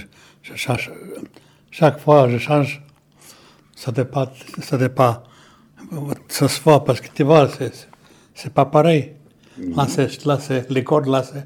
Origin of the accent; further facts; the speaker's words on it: Serbia; French is a second language; now in France; Je viens de la Serbie. Stavujevac, c'est le village où je suis né.